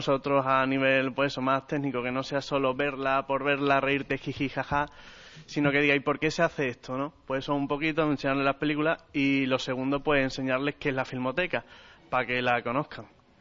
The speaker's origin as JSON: {"language": "Spanish", "region": "Extremadura", "country": "Spain", "said": "yo no soy de Córdoba, soy un pueblo de Badajoz"}